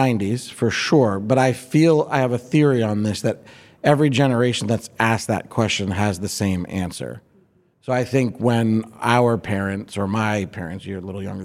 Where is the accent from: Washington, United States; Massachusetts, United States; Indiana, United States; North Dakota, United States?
Massachusetts, United States; Boston; I grew up in Boston, and I would come home when the lights came on. I had that vibe going, and we'd bike all over Dorchester